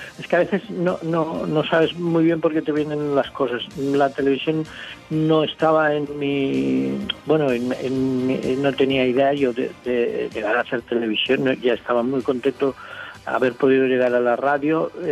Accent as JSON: {"language": "Spanish", "town": "Lleida", "region": "Catalonia", "country": "Spain", "said": "yo empecé en la cadena COPE en Lleida, pero yo soy de Lleida"}